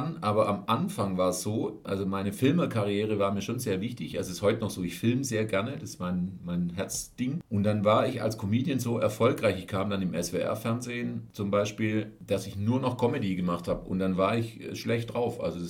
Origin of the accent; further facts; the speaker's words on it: Reutlingen, Baden-Württemberg, Germany; Das war in Reutlingen, in meiner Heimatstadt